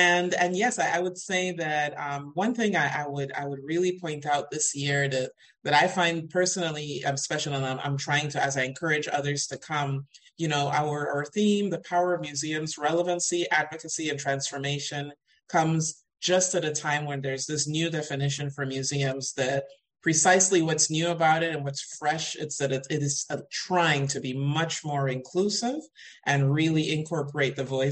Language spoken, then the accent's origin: English; Panama; I was from Panama.